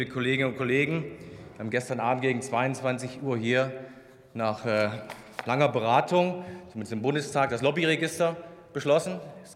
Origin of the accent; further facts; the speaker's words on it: Thuringia, Germany; Ich komme aus Thüringen.